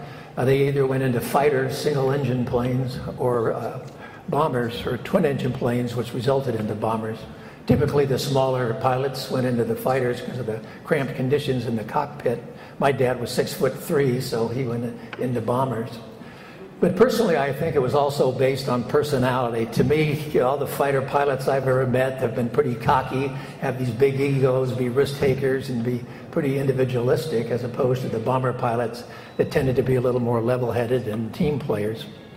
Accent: Pasadena, California, United States; My mother was born and raised in Pasadena, as was I.

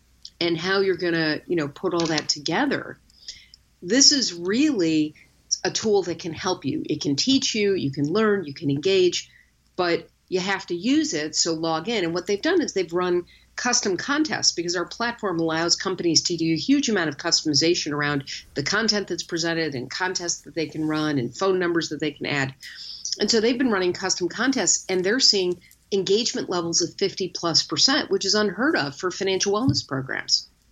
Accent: Chicago, Illinois, United States; I think you can look to my hometown of Chicago

